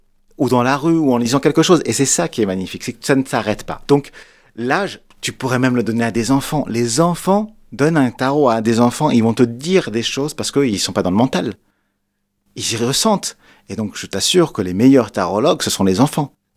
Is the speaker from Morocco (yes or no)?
no; France; puisque moi j'ai grandi en France